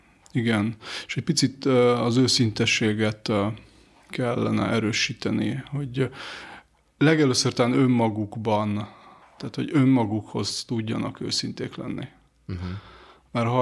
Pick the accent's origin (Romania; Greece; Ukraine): Greece; now in Hungary; én egy Magyarországon élő görög vagyok, akinek Magyarország is a hazája. Úgyhogy hazámként gondolok Magyarországra, de azért a szívem csücske az Görögország